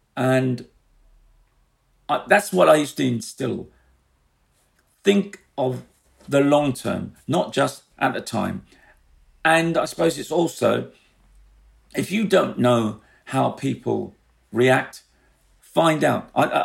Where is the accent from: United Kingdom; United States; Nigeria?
United Kingdom; London; and I grew up in the East End